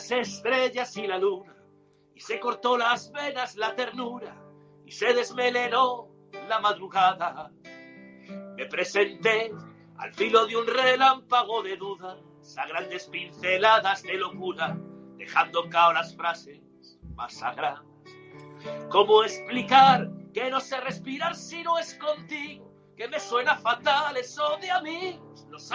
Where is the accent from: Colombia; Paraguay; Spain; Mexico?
Spain; somos los españoles somos muy de encasillar